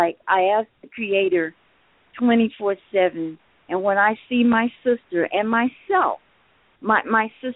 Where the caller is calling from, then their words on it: Gila Reservation, Arizona, United States; I'm calling from the Gila Reservation in Arizona at the moment.